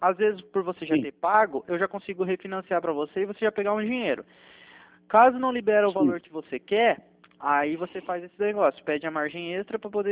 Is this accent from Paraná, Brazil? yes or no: yes; Arapongas, Paraná, Brazil; Eu sou de Arapongas.